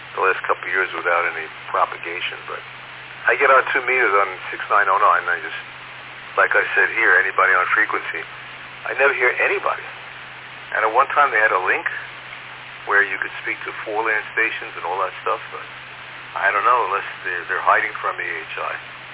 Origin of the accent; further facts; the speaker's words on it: Bayside, New York, United States; Well, I'm 75, so I grew up in Bayside, but I married and came out of here to Lake Success.